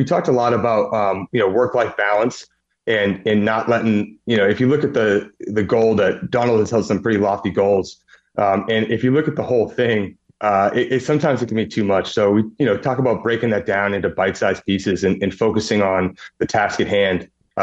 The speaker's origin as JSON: {"language": "English", "town": "Brockton", "region": "Massachusetts", "country": "United States", "tie": "born or raised there", "said": "So just a quick background on myself, born and raised in Brockton, Massachusetts."}